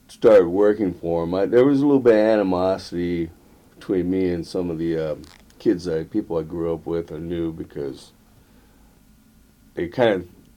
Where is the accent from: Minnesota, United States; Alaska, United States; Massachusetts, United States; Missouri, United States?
Alaska, United States; Skagway; My dad came up to Alaska during World War II with the Army, helped build the work on Alaska Highway, and he got transferred to Skagway when the Army took over the railroad to work on the railroad.